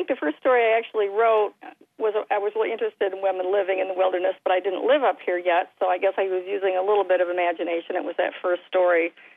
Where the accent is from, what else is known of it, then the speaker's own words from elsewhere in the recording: East Lansing, Michigan, United States; also born or lived in Hazlitt; Yes, I grew up around East Lansing and Hazlitt. Then I raised my children in Romeo, and I've been up here for about maybe 15, 16 years